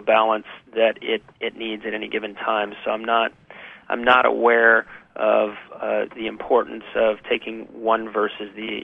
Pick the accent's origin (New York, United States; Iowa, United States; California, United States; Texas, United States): Texas, United States; Houston; I just turned 50 this year, and I grew up in Houston, Texas, and so and I was on a swim team as a kid